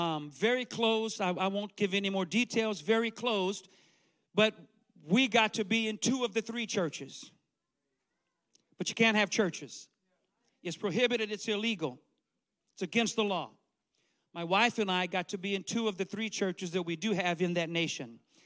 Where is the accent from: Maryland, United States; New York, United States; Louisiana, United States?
Louisiana, United States; so I'm from South Louisiana. We have these oak trees that are huge, like huge oak trees.